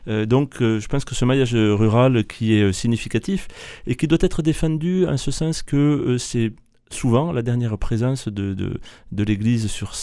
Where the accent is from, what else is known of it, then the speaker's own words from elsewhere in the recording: Mazamet, Occitanie, France; accent: Tarn; comme mon accent me trahit, vous comprenez que je suis d'origine du Tarn du Sud-Ouest.